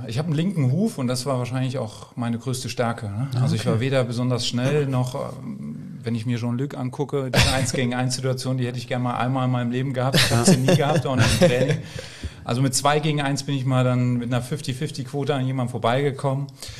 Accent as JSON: {"language": "German", "town": "Saarbrücken", "region": "Saarland", "country": "Germany", "tie": "born or raised there", "also_born_or_lived": "Valencia, Spain", "lives_now": "Hamburg, Germany", "said": "Ja, ich bin ja Wahl-Hamburger, aber kein gebürtiger Hamburger. Ich bin jetzt seit 10 Jahren da, bekanntermaßen. Vorher aufgewachsen bin ich in Saarbrücken, da auch meine ersten Fankurvenerfahrungen beim ersten FC Saarbrücken im D-Block gesammelt."}